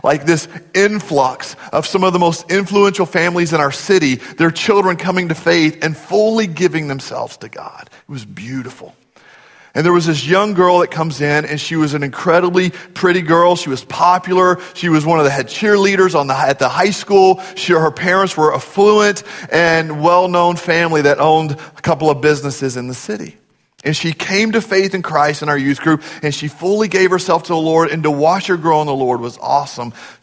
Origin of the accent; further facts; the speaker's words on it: Dallas, Texas, United States; You drive with purpose. We're from Dallas, right? That's what we do. We drive in a hurry.